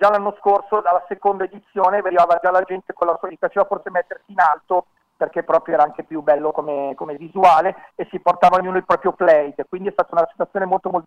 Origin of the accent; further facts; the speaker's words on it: Milan, Lombardy, Italy; avendo radici milanesi, cioè sono nato e cresciuto in Milano per tanti anni, sono trasferito qua da qualche anno